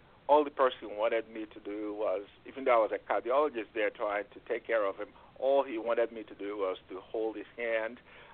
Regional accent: Onitsha, Anambra, Nigeria; now in United States; The Mississippi reminded me of my hometown, Onitsha, where you have the River Niger.

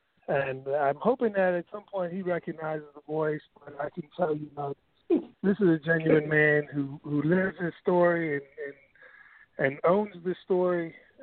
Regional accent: Philadelphia, Pennsylvania, United States; I'm from Philadelphia

